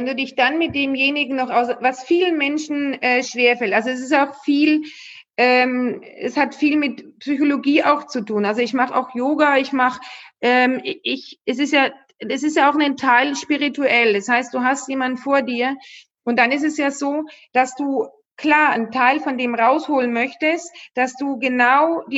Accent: Nuremberg, Bavaria, Germany; ich komme aus Nürnberg

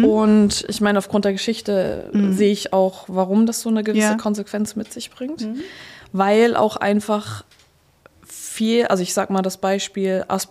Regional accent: Northern Germany, Germany; ich komme aus Norddeutschland.

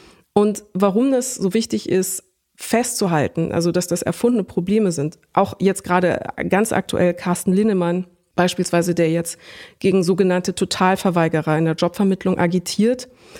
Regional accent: Munich, Bavaria, Germany; ich als Münchnerin

